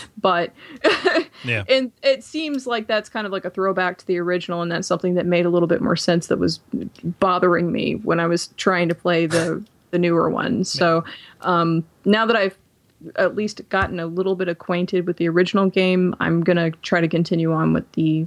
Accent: Texas, United States; Hey, I'm the one from Texas.

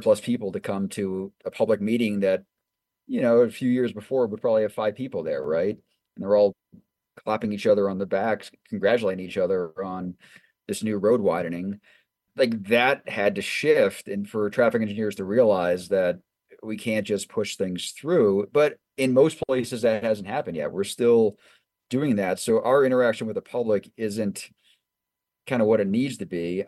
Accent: Watertown, Massachusetts, United States; I grew up in Watertown, Massachusetts, where the Perkins School for the Blind was, and every intersection there has that.

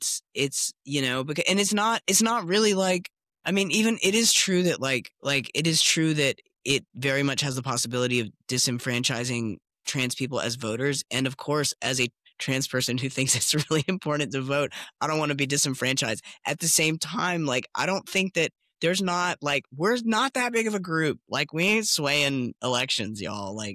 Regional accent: the South, United States; and this is, you know, as the Southerner, I have to bring this up.

